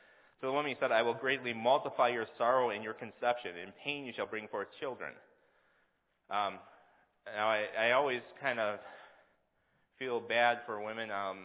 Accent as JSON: {"language": "English", "region": "Wisconsin", "country": "United States", "said": "I'm from Wisconsin, okay, so I'm going to use an illustration from Wisconsin."}